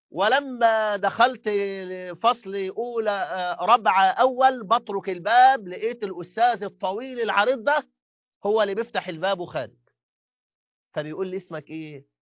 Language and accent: Arabic; Mansoura, Dakahlia, Egypt; كنت طفلا صغيرا في الصف الرابع الابتدائي، وفي اليوم الأول للدراسة، وكان البيت عندنا في قريتي في المنصورة بجوار المدرسة